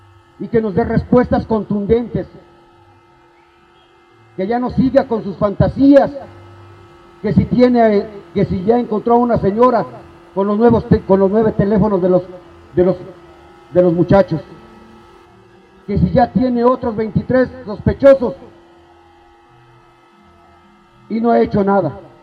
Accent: Mexico; recuerden que también somos mexicanos igual que ellos

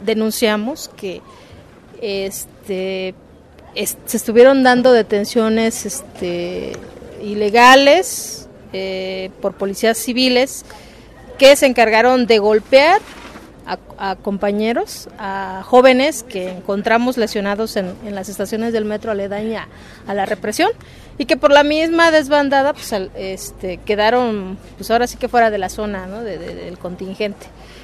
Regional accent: Mexico; ese derecho que nos corresponde como mexicanos

